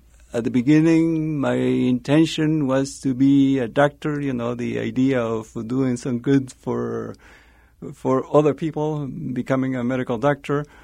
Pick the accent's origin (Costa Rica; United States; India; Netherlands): Costa Rica; I come from Costa Rica.